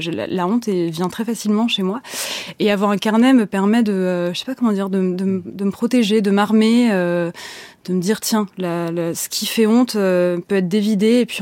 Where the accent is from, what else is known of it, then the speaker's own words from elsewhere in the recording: Rezé, Pays de la Loire, France; je viens donc de Rezé, une petite ville à côté de Nantes